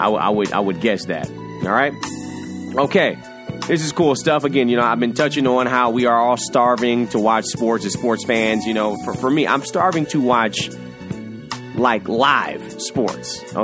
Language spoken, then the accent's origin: English; Detroit, Michigan, United States; Even though I'm from Detroit, I'm a Dallas Cowboys fan because that was the second team that my dad rooted for.